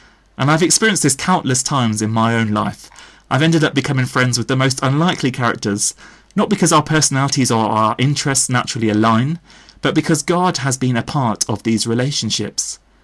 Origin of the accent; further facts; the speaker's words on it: United Kingdom; accent: English with hints of Welsh; He couldn't even understand my English accent very clearly, especially with all the hints of Welsh.